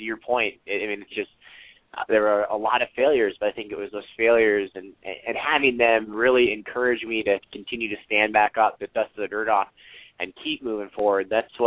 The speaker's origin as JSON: {"language": "English", "region": "Georgia", "country": "United States", "tie": "born or raised there", "said": "especially growing up in Georgia in the Southeast, football is huge."}